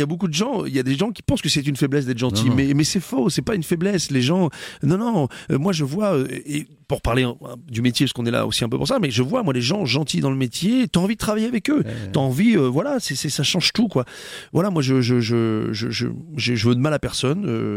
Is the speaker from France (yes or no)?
yes; Rouen, Normandy, France; born there; je suis né ici, moi. Je suis né à Rouen. Je suis né au CHU de Rouen.